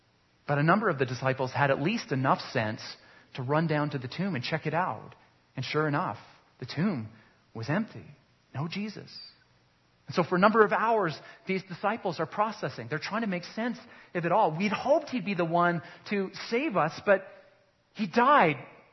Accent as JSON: {"language": "English", "town": "Calgary", "region": "Alberta", "country": "Canada", "said": "I'm from Calgary."}